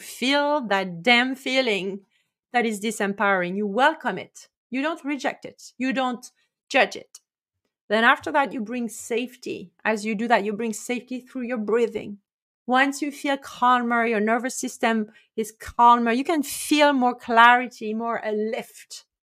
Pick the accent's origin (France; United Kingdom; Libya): France; moved away as an adult; now in Canada; I lost my hands on the first winter in Canada. I'm from France originally.